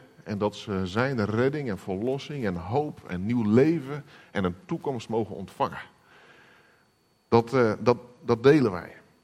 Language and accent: Dutch; Friesland, Netherlands; now in Den Bosch, Netherlands; Ik ben inderdaad niet van hier. Ik ben in Friesland geboren en opgegroeid in een gezin met 5 kinderen.